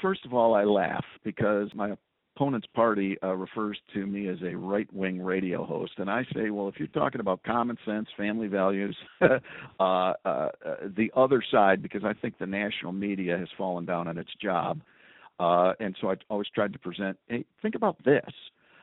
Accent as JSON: {"language": "English", "town": "Detroit", "region": "Michigan", "country": "United States", "tie": "born or raised there", "lives_now": "Traverse City, United States", "said": "Nope, born and raised in Detroit. Grew up listening to WJR and Ernie Harwell and all of those guys"}